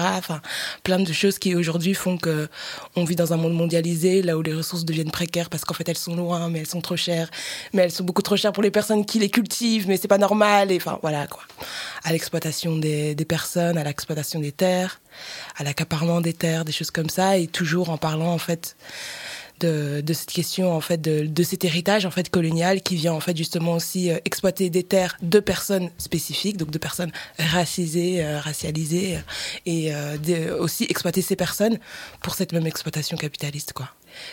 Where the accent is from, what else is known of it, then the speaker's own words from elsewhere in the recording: Brussels, Belgium; je suis bruxellois, je suis noire, je suis trans non binaire.